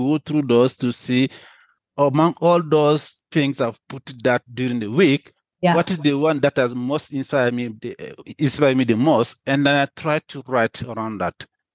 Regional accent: Mali; That's because I'm coming from I'm from Mali

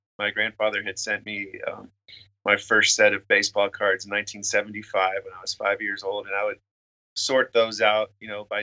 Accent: Wisconsin, United States; We'd go up to the see the Baltimore Orioles whenever the Milwaukee Brewers, which is, I'm from Wisconsin, so whenever the Brewers came to town to play the Orioles, we'd be there to watch games.

